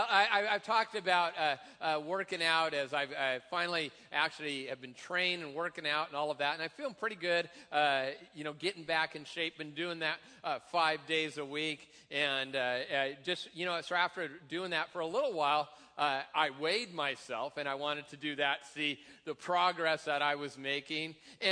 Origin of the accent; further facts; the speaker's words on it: Tacoma, Washington, United States; I remember it from growing up in Tacoma.